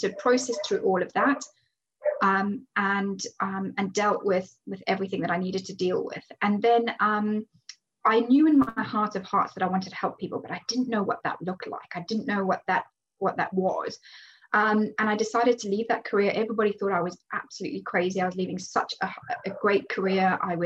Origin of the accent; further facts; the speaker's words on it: Zimbabwe; So I am from Zimbabwe, and that's where I was born. So for those of you that don't know, it's in Africa, and it's not South Africa. Lots of people get it confused, and I'm Greek. And we grew up there